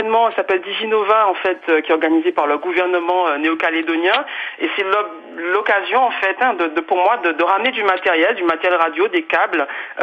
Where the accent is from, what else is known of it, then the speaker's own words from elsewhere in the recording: Guadeloupe; born there; Alors, je suis né en 1980 en Guadeloupe